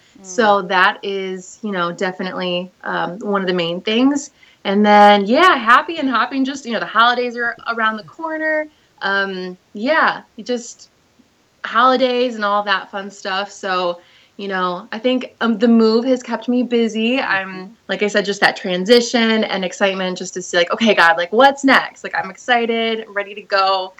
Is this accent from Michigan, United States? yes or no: yes; Michigan, United States; also born or lived in Florida; I spent the last like 5 years living in Florida and kind of going back and forth between Michigan, my home state, and Florida